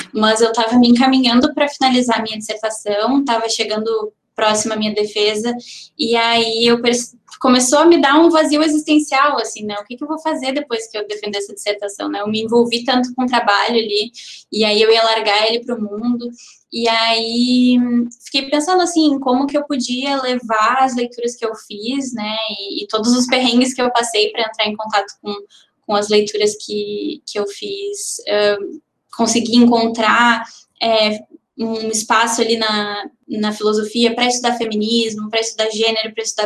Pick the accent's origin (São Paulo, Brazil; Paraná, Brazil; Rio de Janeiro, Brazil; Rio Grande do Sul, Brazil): Rio Grande do Sul, Brazil; Santa Maria; nasci em Santa Maria, né, sou natural de Santa Maria, enfim, isso.